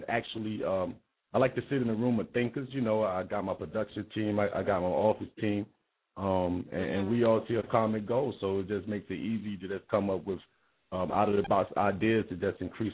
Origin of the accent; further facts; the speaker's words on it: North Carolina, United States; also born or lived in Brooklyn, New York; Brooklyn, the Brownsville section of Brooklyn. Shout out to Brownsville. But I was raised in North Carolina, so got that little thing going on.